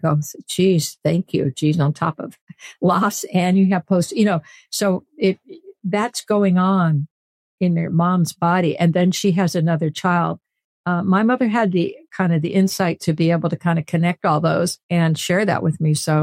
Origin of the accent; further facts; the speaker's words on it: Hollister, California, United States; And they're buried right now in my hometown of Hollister, California.